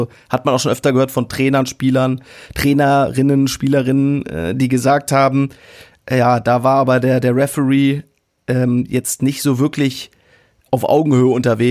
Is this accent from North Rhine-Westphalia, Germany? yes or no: no; Rhineland-Palatinate, Germany; ob es in Rheinland-Pfalz in meiner Heimat war